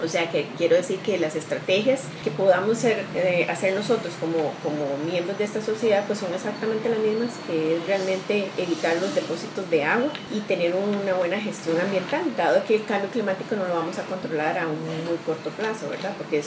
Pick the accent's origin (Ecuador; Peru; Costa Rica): Costa Rica; Eso es una de las fortalezas como población costarricense, donde tenemos un sistema de salud muy, muy fortalecido